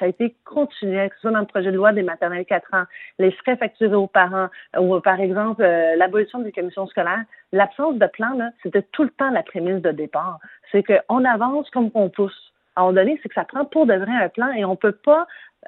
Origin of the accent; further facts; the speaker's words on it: Montreal, Quebec, Canada; Alors, et je viens d'Hochelaga, donc un milieu hyper défavorisé.